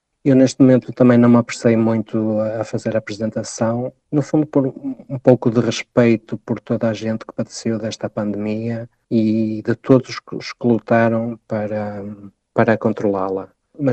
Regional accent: Barcelos, Norte, Portugal; é a minha terra, é a minha gente, a terra onde nasci e cresci e de que guardo boas memórias.

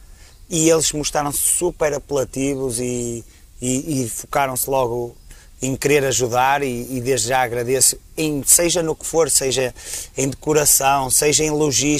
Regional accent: Barcelos, Braga, Portugal; eu como barcelense sinto-me orgulhoso em criar este projeto

